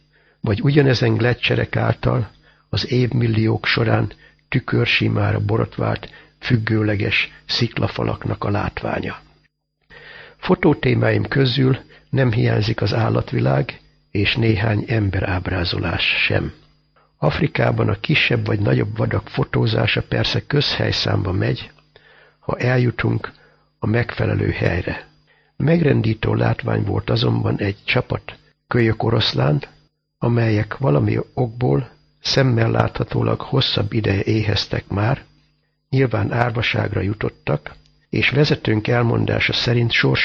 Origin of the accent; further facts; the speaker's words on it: Hajdúsámson, Hajdú-Bihar, Hungary; born there; visszatérjen ugyanoda, pontosabban Hajdúsámsonba, szülőfalumba, ma már város.